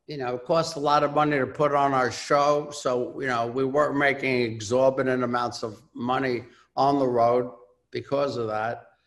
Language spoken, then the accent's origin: English; New York City, New York, United States; in my hometown. That was a little nerve-wracking.